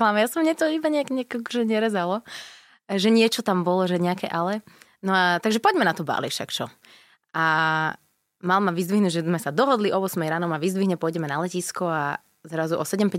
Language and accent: Slovak; Bratislava, Bratislava Region, Slovakia; hoci sme boli obaja z Bratislavy.